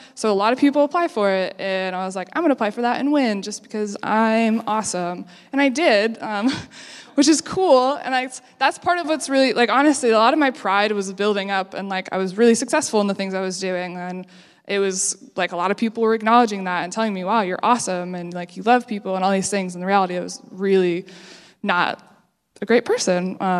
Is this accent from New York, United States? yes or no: no; Columbus, Indiana, United States; I grew up in Columbus, Indiana. For those of you who don't know, yeah, great town. It's about 41 minutes away from here.